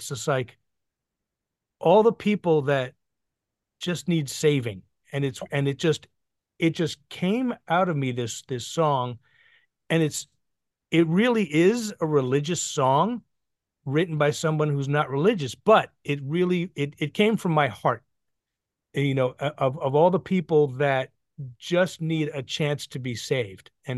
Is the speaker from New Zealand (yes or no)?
no; New York, United States; I mean, I grew up with an Irish Catholic father and a Jewish mother, and I grew up in New York, and so which means I drink cheaply, or I drink and feel guilty about it, right?